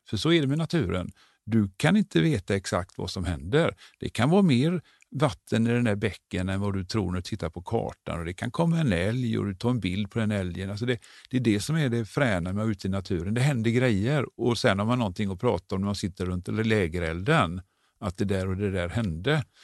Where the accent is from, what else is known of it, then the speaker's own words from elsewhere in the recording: Gothenburg, Västra Götaland County, Sweden; Och vi alltså, som göteborgare, så är vi så vana vid att man kan alltid söka jobb på bandet.